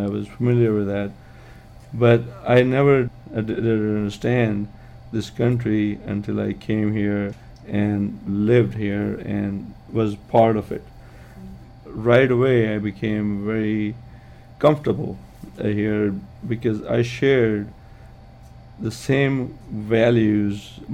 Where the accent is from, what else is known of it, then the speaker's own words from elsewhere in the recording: Pakistan; now in United States; And that's how I felt when I left my home country, Pakistan.